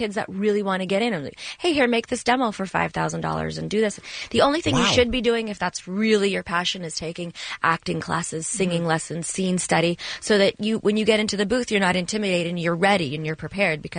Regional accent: Toronto, Ontario, Canada; I grew up in Toronto and they didn't really know much about the business.

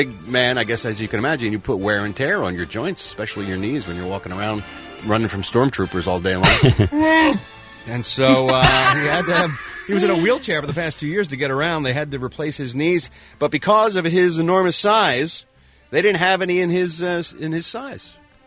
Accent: Philadelphia, Pennsylvania, United States; See, it's hard for me as a Philadelphian because Camden, New Jersey was the smelly town right across the bridge from Philadelphia.

